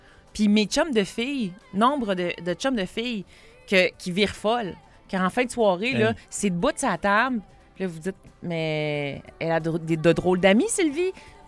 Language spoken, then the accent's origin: French; Saint-Lambert, Quebec, Canada; Moi, j'étais de Saint-Lambert